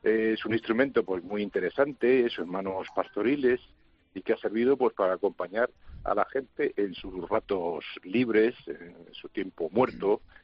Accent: Madrid, Community of Madrid, Spain; yo soy de Madrid.

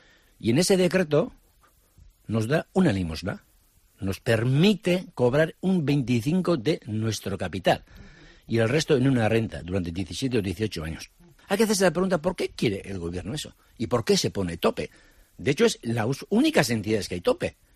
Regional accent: Getaria, Basque Country, Spain; quitando la pesca, que yo soy de Guetaria, quitando los caseros

